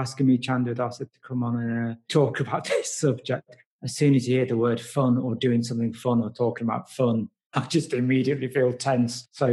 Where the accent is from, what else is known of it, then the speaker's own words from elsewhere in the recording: Nottingham, East Midlands, United Kingdom; I'm from Nottingham. I've only been back in Nottingham actually for about 6 months. Previous to that, I was living at Padmaloka for about 5 years.